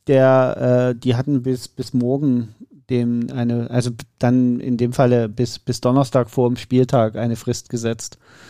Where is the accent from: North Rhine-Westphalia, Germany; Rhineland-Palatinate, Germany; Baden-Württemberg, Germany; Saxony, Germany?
Saxony, Germany; Sachsen halt, was will ich da? Es ist mein Heimatbundesland